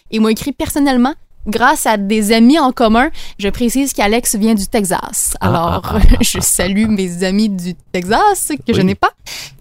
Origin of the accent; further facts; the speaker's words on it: Rimouski, Quebec, Canada; je viens de Rimouski?